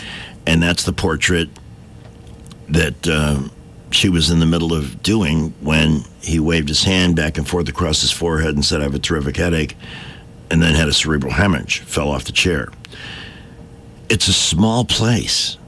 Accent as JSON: {"language": "English", "town": "Montgomery", "region": "Alabama", "country": "United States", "said": "I'm from Montgomery and I'm a talk show host there."}